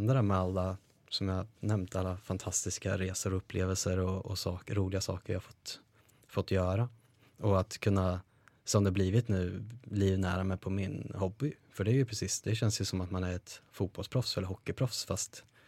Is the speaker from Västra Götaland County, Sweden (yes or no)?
no; Karlskoga, Örebro County, Sweden; det är ju inte samma sak som att ha de tjejerna och killarna som jag hade hemma i Karlskoga, även om de finns kvar.